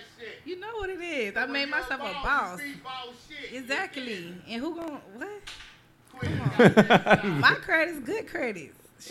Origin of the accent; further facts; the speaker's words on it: Houston, Texas, United States; born there; And then I was born in Texas, so we already go big or go home anyway.